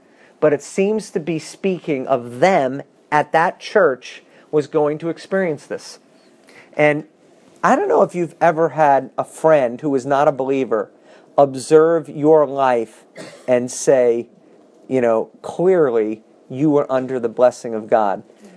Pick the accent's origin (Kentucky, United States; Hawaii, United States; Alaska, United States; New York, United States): New York, United States; now in Illinois, United States; I'm a New Yorker. I was living in Illinois, and Illinoisans are just not as aggressive as we New Yorkers.